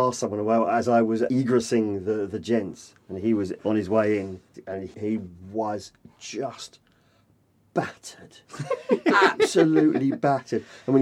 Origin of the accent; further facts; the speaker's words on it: Croydon, London, United Kingdom; I grew up in Croydon.